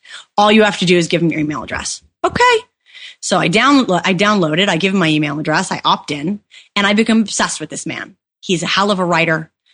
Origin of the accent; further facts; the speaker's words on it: Wisconsin, United States; You know, I'm from Wisconsin. So are you. I need to know if I'm using that cheesehead status or not.